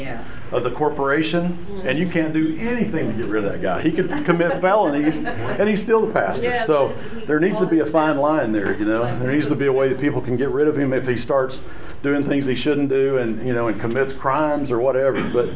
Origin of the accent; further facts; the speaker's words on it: Texas, United States; And where I grew up in the Texas Panhandle, the churches are run by boards.